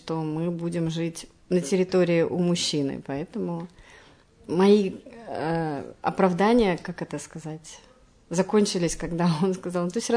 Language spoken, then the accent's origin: Russian; Saint Petersburg, Russia; born there; moved away as an adult; now in Yekaterinburg, Russia; Я родилась в Санкт-Петербурге, собственно, всю жизнь не прожила, и 6 лет назад приехала в Екатеринбург. Переехала.